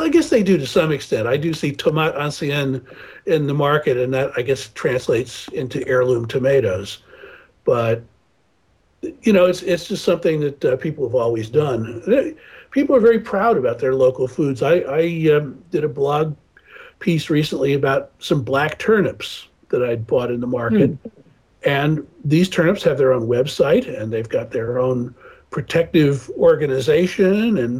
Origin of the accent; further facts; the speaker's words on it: United States; when people know I'm an American, they'll bring a bottle of ketchup to the table.